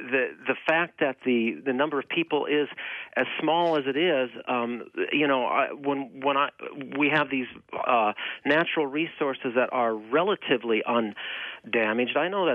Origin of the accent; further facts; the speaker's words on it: North Dakota, United States; also born or lived in New Jersey / New Hampshire / Maine; now in Burlington, United States; So I grew up in North Dakota. I lived in New Jersey and New Hampshire and Maine and a little bit in Massachusetts and a little bit in California.